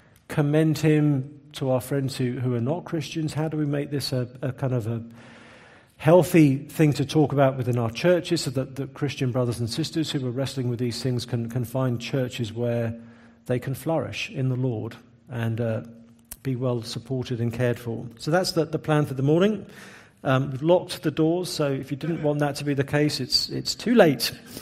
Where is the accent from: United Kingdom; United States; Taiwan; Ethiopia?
United Kingdom; England; We're English, so it was in a very unexpressive kind of way, as you would imagine.